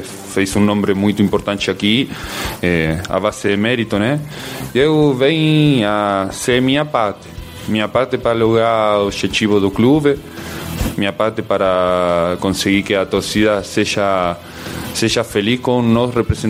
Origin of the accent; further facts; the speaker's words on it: Rosario, Santa Fe, Argentina; Portuguese is a second language; now in Brazil; Eu sou argentino, eu também já falei, sou de Rosário